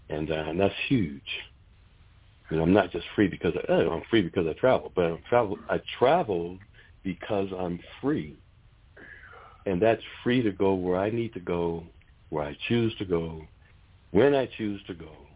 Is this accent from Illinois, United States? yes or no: no; Boston, Massachusetts, United States; I'm from Boston.